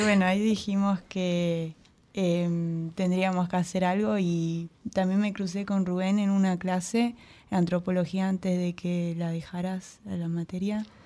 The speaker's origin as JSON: {"language": "Spanish", "country": "Argentina", "said": "no sé cómo salió el tema de que yo era argentina"}